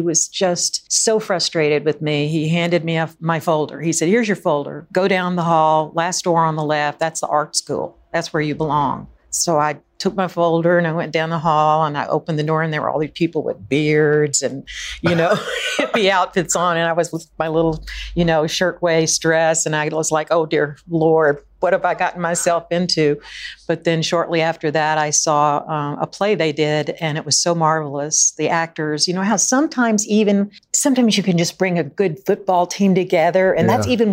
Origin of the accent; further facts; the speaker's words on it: the South, United States; I just guess growing up in the South, you know, growing up especially with two sisters who were 9 and 15 years older